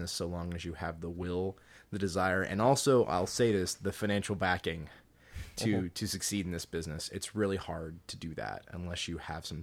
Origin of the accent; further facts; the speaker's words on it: Louisiana, United States; I grew up in South Louisiana, which there are no game studios to speak of in South Louisiana still to this day.